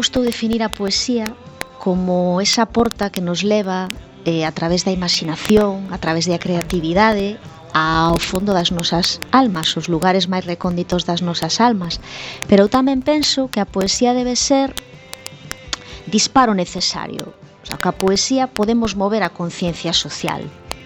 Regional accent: Ourense, Galicia, Spain; also born or lived in Madrid; no xornal La Región da miña terra de Ourense

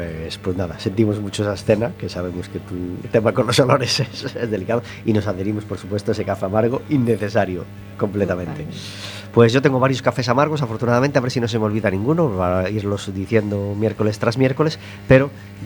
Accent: Portugal; Mirad que yo vengo de Portugal

